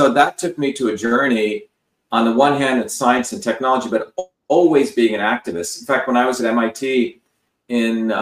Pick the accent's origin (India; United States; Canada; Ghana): India; And when I was growing up in India